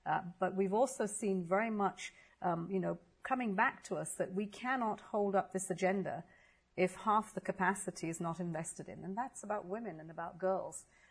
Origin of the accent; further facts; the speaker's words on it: Nigeria; I come from Nigeria.